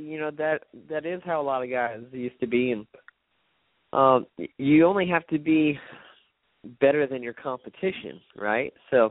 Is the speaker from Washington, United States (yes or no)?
no; Florida, United States; also born or lived in Daytona; mainly because I was born at Halifax Hospital in Daytona, and I'm from South Florida, so it's like a home race for me.